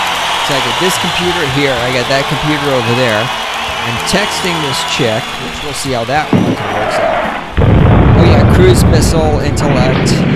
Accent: the South, United States; accent: southern; Right now, Aaron Cleary is making fun of my southern accent when I say theater.

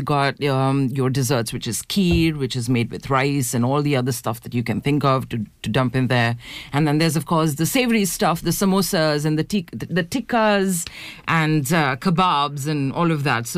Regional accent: Delhi, India; I mean, I come from India and in Delhi it's a huge deal.

